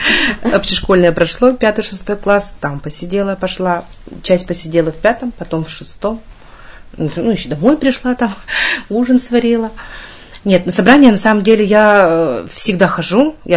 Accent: Krasnoufimsk, Sverdlovsk Oblast, Russia; Вот я же говорю, я родом из Красноуфимска.

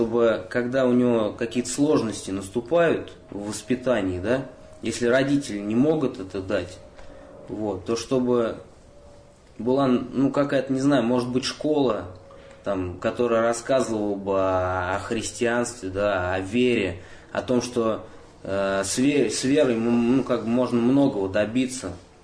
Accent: Moscow, Russia; Да, я из Москвы.

